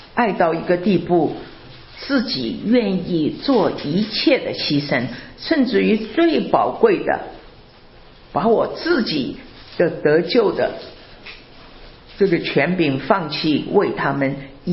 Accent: China; 神给我们中国人特别相同的语言，相同的文化，相同的背景

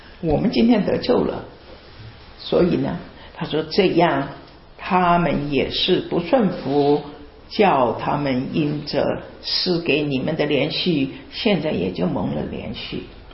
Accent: China; 我们中国人

